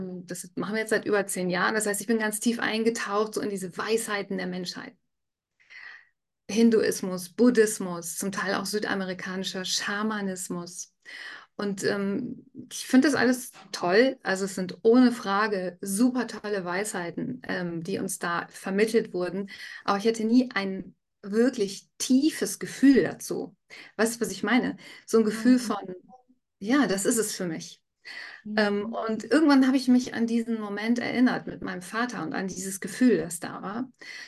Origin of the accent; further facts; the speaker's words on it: North Rhine-Westphalia, Germany; Ich bin glücklicherweise im Wald aufgewachsen oder ganz nah am Wald. Also meine Eltern hatten ein Haus direkt am Wald, ein Schritt und man war in den bergischen Wäldern.